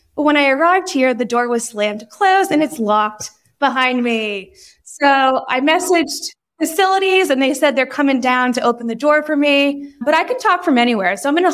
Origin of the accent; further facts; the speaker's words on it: Boston, Massachusetts, United States; So I grew up in Boston, but my family's from Ireland.